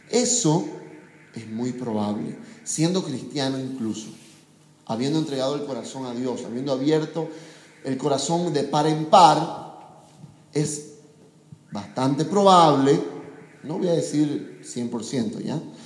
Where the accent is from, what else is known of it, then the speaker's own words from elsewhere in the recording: Beni, Bolivia; Por ejemplo, yo soy del Beni, ¿ya? Y allá en el Beni, cuando están arreando el ganado, lanzan también unos gritos